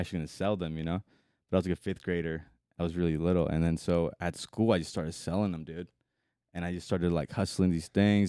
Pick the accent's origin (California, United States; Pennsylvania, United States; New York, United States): California, United States; San Diego; So I grew up in San Diego.